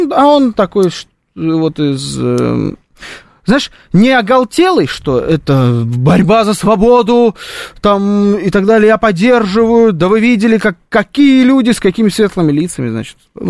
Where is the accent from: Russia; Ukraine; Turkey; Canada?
Ukraine; а я вот с Украины